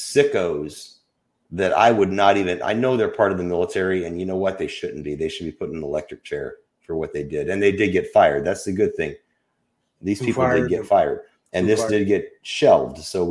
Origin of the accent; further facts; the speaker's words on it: United States; Yes, as an American, I have a First Amendment.